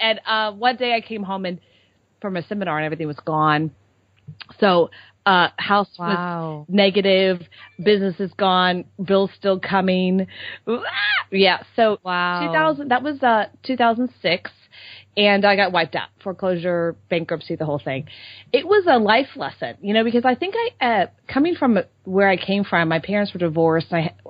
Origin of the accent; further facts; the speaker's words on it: Houston, Texas, United States; Ex-Houstonian and currently in Texas. So we're Texan women here.